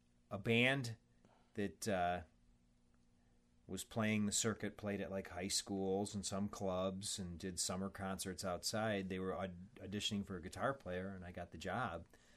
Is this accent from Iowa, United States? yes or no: yes; Iowa, United States; born there; because I'm an American. You know, I was born in Iowa in the middle of the USA